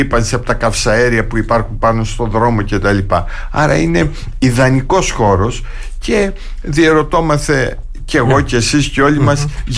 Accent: Heraklion, Crete, Greece; επειδή κατάγομαι από το Ηράκλειο, επειδή ήμουν από το Ηράκλειο

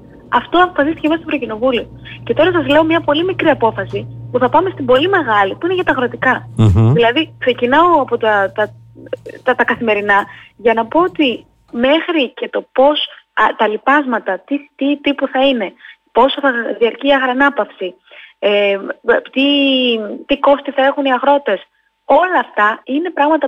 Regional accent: Veria, Central Macedonia, Greece; μεγάλωσα κι εγώ σε αγροτική επαρχία και γι' αυτό έτσι τα πονάω τα θέματα τα αγροτικά. Είμαι από τη Βέρεια, πάνω στη Μακεδονία

